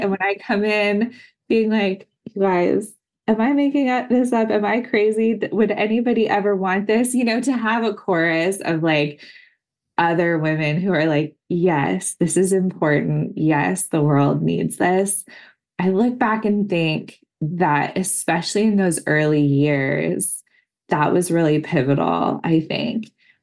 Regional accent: California, United States; You know, I'm from California. Like I'm from the kind of land of the hippies.

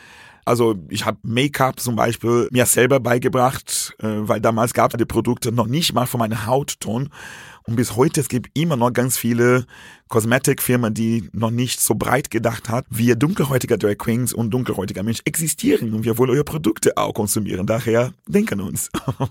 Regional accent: Brazil; Aber ich komme aus Brasilien, ein Land, wo immer noch sehr religiös ist und dort teilweise sehr konservativ.

